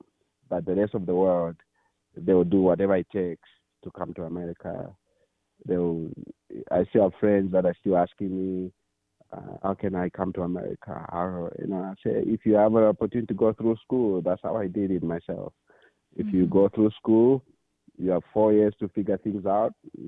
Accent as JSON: {"language": "English", "country": "Zambia", "tie": "born or raised there", "said": "Back home in Zambia or growing up in Africa, opportunities were not just lining up for us."}